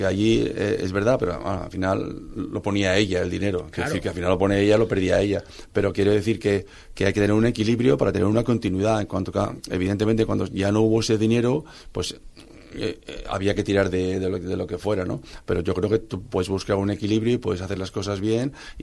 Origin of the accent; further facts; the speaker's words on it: Calpe, Valencian Community, Spain; yo vengo de Calpe, el baloncesto en Calpe